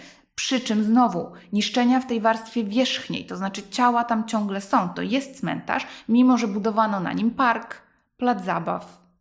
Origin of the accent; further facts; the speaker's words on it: Recovered Territories, Poland; byłam pewna, że skoro ja przecież pochodzę z tak zwanych ziem odzyskanych